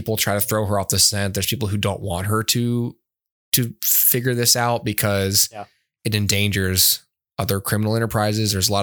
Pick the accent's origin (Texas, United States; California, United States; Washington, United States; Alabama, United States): Alabama, United States; but I'm from Lower Alabama, so I'm allowed to make fun of this subject.